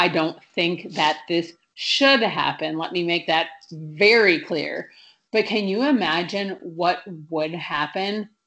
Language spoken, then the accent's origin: English; Minnesota, United States; I grew up in Minnesota and it's breaking my heart. Like, I'm so glad I'm not there now.